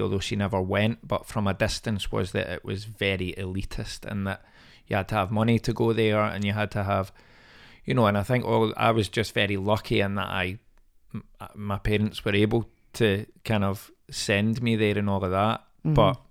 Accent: Pollokshields, Scotland, United Kingdom; until 7, 8 years old was happy as Larry. So I was born in Pollock Shields, and I went to Pollock Shields Primary and loved it.

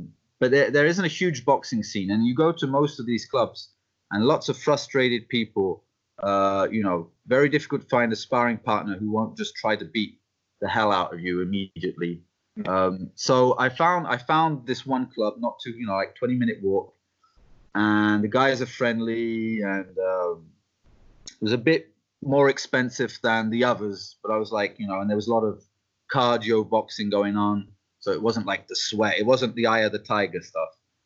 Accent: France; also born or lived in United Kingdom; because the thing is, I was born in the UK, but I grew up in France.

